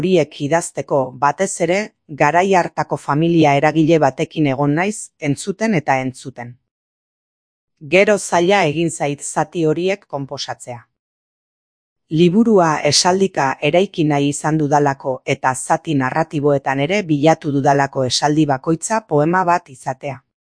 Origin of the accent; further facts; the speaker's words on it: Lasarte-Oria, Basque Country, Spain; nire haurtzarotik etortzen ziren irudi batzuk, Lasarteko urte batzuk, hemen oraindik udalik ez zegoenekoak.